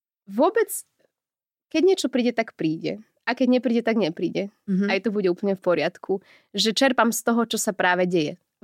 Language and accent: Slovak; Nitra, Nitra Region, Slovakia; Ja som z Nitry